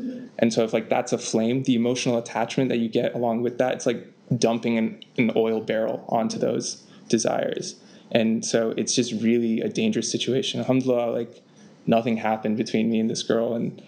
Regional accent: Afghanistan; because I'm from Afghanistan, right? So we kind of speak the same language.

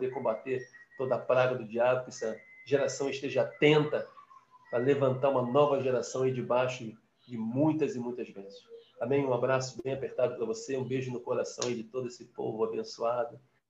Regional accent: Cachoeira de Macacu, Rio de Janeiro, Brazil; eu sou de Cachoeira de Macacu, pessoal do Rio aí, como quem vai para Friburgo, né? É a primeira cidade antes de chegar a Friburgo, região serrana do Rio de Janeiro, e moro em Papucai, congrego em Cachoeira de Macacu, são distritos coladinho, né?

